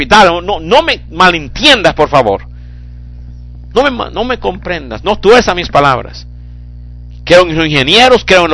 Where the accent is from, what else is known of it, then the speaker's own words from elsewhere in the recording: Ecuador; con razón que yo vengo del Ecuador, la comida es fresquita, hermanos míos.